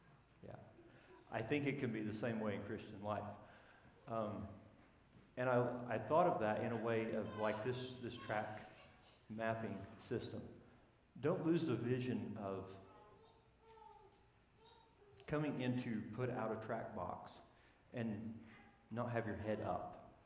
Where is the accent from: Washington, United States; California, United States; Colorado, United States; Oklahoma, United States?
Oklahoma, United States; Hydro; I'm from Hydro, Oklahoma.